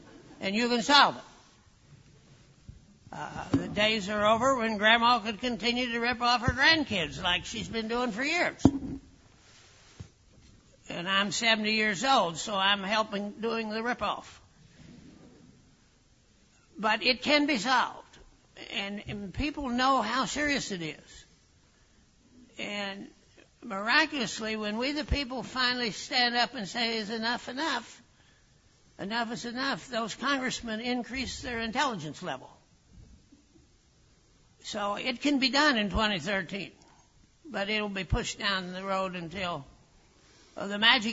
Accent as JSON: {"language": "English", "region": "Pennsylvania", "country": "United States", "said": "It's chaired by former Governor Rendell of my home state of Pennsylvania"}